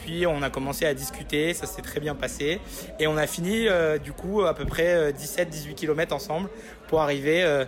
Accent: La Rochelle, Nouvelle-Aquitaine, France; Je suis de La Rochelle

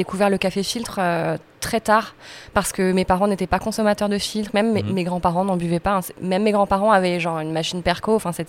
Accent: Crépy-en-Valois, Hauts-de-France, France; dans la ville dans laquelle j'ai grandi, dans l'Oise, une ville qui s'appelle Crépy-en-Valois.

